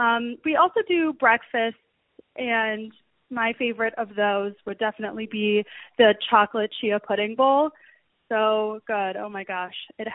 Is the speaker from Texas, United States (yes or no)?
no; Chicago, Illinois, United States; I think it started a lot, you know, growing up in Chicago, my mom was very adamant in teaching us how important health and nutrition is for our bodies.